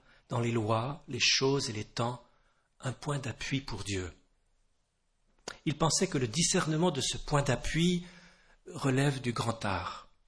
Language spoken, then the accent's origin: French; Canada; je suis Canadien d'origine